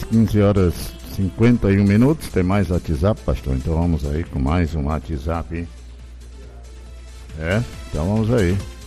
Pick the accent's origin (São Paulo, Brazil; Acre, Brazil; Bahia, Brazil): Acre, Brazil; Brasileia; lá em Brasileia, minha terra querida, minha terra natal, Brasileia.